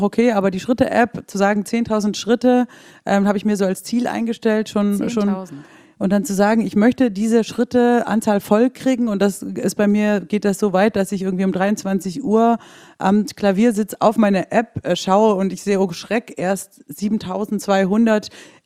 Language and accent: German; Baden-Württemberg, Germany; Also ich bin ja aus dem Schwabenländle und wegwerfen ist ja gar nichts für mich.